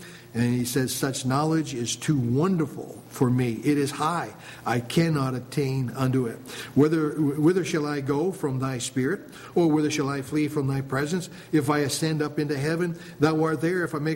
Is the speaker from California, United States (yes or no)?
no; West Lebanon, New Hampshire, United States; born there; I'm waiting for them to kind of search the records down there in West Lebanon because I was born in New Hampshire.